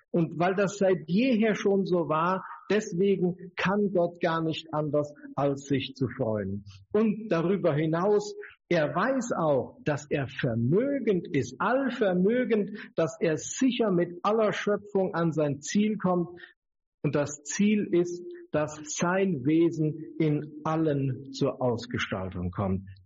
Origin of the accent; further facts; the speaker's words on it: North Rhine-Westphalia, Germany; weiter im Süden ist die Stadt Siegen und noch etwas weiter ist die Stadt Freudenberg. Und diese Linie vom Kreuz zum Sieg und von Sieg zur Freude, das ist die Gegend, wo ich herkomme.